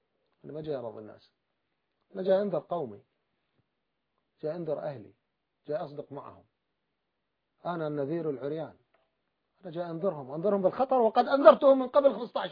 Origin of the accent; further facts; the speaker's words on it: Iraq; أنا ابن العراق. أنا ابن هذه الظروف. أنا ابن هذه المعاناة. أنا خرجت من منطقة شيعية سنية وعرفت ما هو التشيع ومن هم السنة.